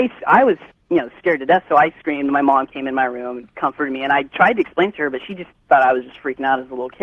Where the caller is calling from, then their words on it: California, United States; I'm in California. Whereabouts? South of Modesto.